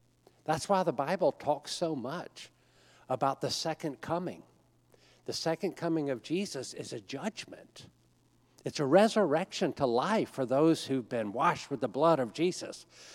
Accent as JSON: {"language": "English", "region": "the South", "country": "United States", "said": "I'm from the South."}